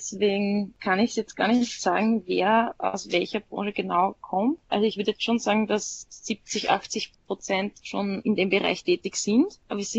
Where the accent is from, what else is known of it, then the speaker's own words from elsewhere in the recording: Styria, Austria; Ich bin aus der Steiermark und in Graz gibt es diese Richtung überhaupt nicht.